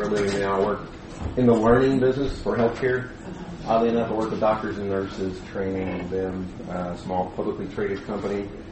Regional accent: Gadsden, Alabama, United States; born there; So I was born in Alabama, Gadsden, Alabama.

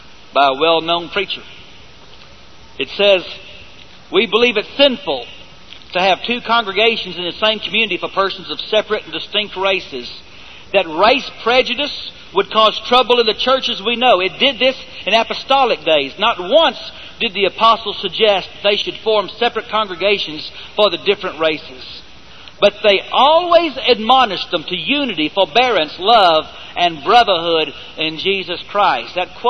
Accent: Dallas, Texas, United States; I grew up in a racist church. I grew up in South Dallas during a time they called white flight

